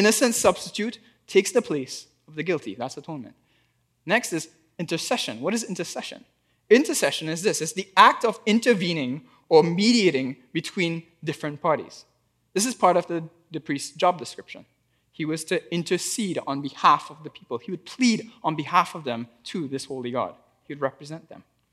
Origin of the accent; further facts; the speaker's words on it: Trinidad & Tobago; now in Canada; I grew up in Trinidad